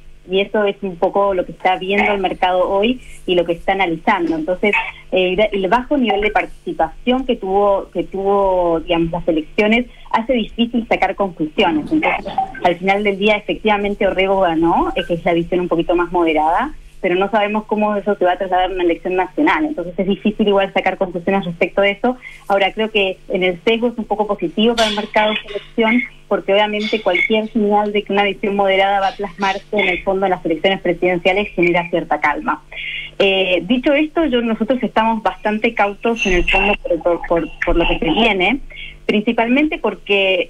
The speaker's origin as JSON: {"language": "Spanish", "country": "Argentina", "said": "No, yo soy de Argentina"}